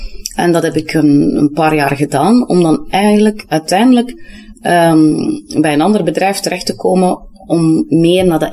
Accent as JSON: {"language": "Dutch", "town": "Poperinge", "region": "Flanders", "country": "Belgium", "tie": "born or raised there", "said": "Want ik ben dus opgegroeid in die streek. Hè? Dus ik ben eigenlijk van Poperingen afkomstig."}